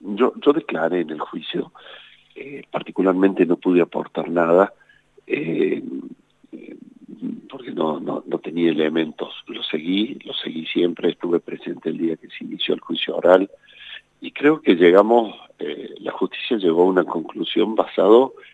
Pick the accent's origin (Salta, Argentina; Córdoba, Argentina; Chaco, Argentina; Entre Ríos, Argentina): Córdoba, Argentina; como buen cordobés, por ahí tengo un sentido del humor que bastante ácido